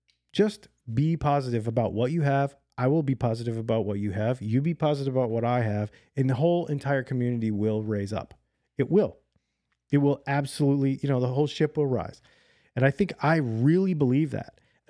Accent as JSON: {"language": "English", "country": "United States", "said": "Now, I am Native American. I am of a minority population"}